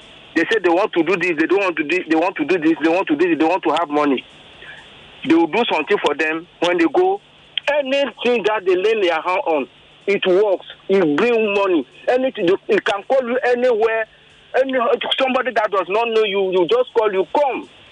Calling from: Okota, Lagos, Nigeria; Yeah, I called earlier. … I'm calling from Okota.

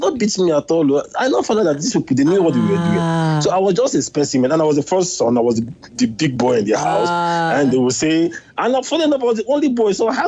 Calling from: Jakarta, Indonesia; Jakarta, Indonesia.

